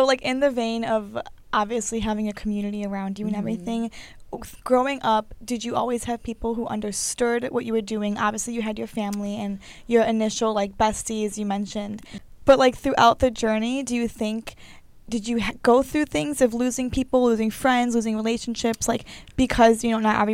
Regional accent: Chicago, Illinois, United States; I grew up in Chicago, you grew up nearby.

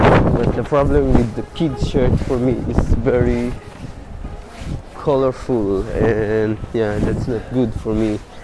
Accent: Philippines; English is a second language; now in Amsterdam, Netherlands; it's really, really hard to find a size for me because I'm a Filipino, and it's all European size or American size.

